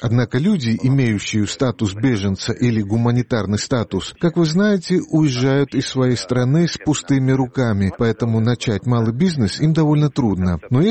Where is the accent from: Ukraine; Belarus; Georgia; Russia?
Georgia; мы, грузины, в последнее время все проявляем огромный интерес к политике